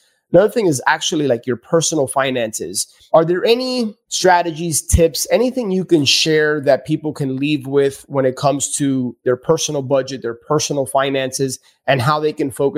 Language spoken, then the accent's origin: English; Cuba; accent: Cuban; So like, just in case my Cuban accent's getting in the way of people understanding what that domain is.